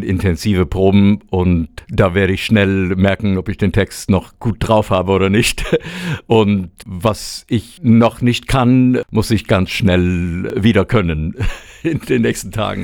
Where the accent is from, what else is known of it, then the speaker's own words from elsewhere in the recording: New York, United States; German is a second language; now in Germany; für mich als gebürtiger Amerikaner immer noch so ein wichtiges Ding